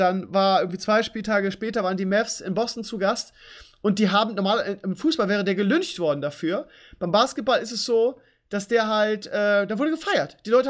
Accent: Bremen, Germany; weil ich mit dieser Fußballkultur auch aufgewachsen bin. Gerade als stolzer Bremer

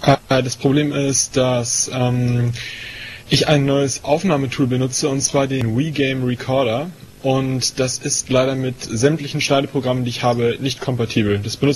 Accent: Hamburg, Germany; ich komme aus Hamburg, bin zurzeit Oberstufenschüler

